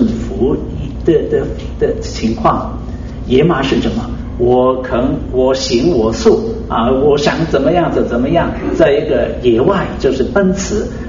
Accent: China; 我们中国人说那个温柔是不一定是你好吗是很温柔的讲话

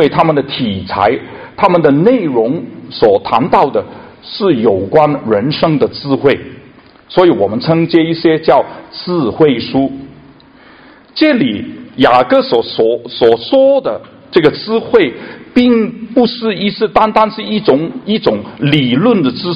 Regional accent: China; now in Canada; 我们来自中国的我们当中的弟兄姐妹，我们来自中国的很多能够来到加拿大

